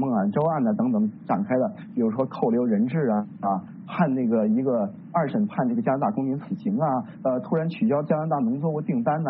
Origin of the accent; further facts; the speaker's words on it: China; moved away; 我从一个曾经中国人就是从中国过来的，我是作为一个中国人华人的